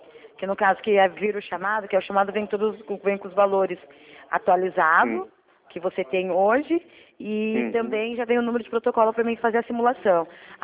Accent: Capivari, São Paulo, Brazil; Eu sou daqui de Capivari.

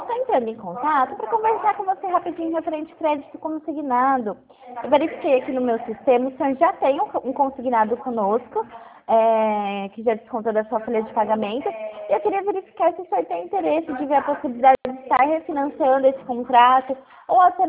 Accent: Pirassununga, São Paulo, Brazil; Eu sou de Piracinoga, estado de São Paulo, tá?

